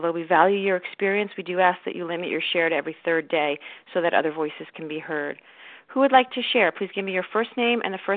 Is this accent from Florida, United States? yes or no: yes; Florida, United States; I'm from Florida.